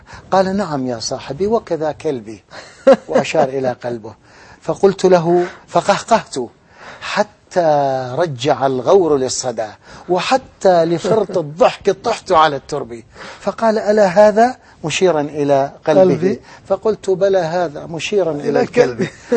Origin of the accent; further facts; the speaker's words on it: Deir ez-Zor, Deir ez-Zor Governorate, Syria; وقد صاحبته من بلدي دير الزور إلى دمشق مرة في الأتوبيس معه